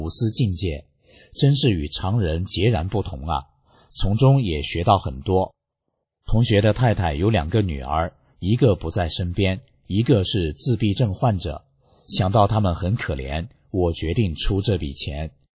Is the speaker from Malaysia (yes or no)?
yes; Malaysia; now in Singapore; 这位同学与我同龄，是40多年前与我一道从马来西亚家乡出来到新加坡打拼的。